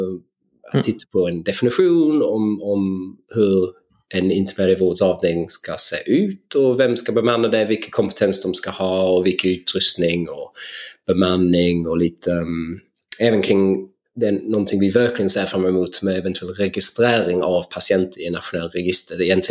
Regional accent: England, United Kingdom; Swedish is a second language; moved away as an adult; now in Lund, Sweden; Som ni hör, jag är från England. Jag flyttade hit för 6 år sedan, lite Brexit-utvandring, lite kärlek, en Tinder-date.

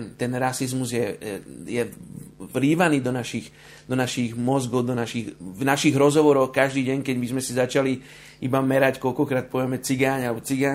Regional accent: Bratislava, Bratislava Region, Slovakia; ja som vyrastal vo Vrakuni

